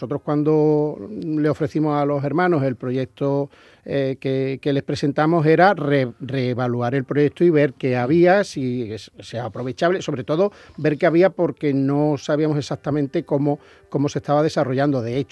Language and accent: Spanish; Madrid, Community of Madrid, Spain; Es que yo de chico vivía en Madrid, entonces el cielo de Madrid un miércoles de ceniza es muy triste.